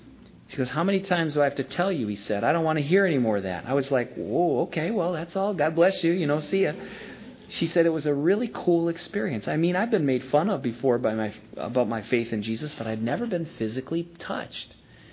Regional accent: United States; they immediately knew I was from the U.S. by my accent and asked why I was here.

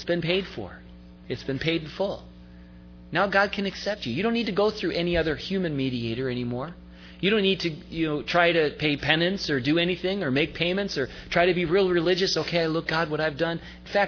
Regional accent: California, United States; first experiences in New Jersey were quite interesting. It was kind of a culture shock. You know, I was out from California

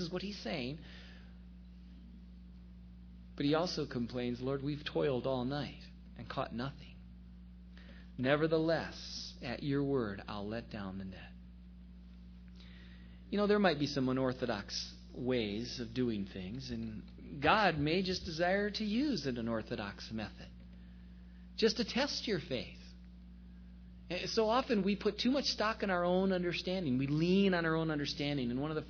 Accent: New Jersey, United States; I'm a pastor from New Jersey

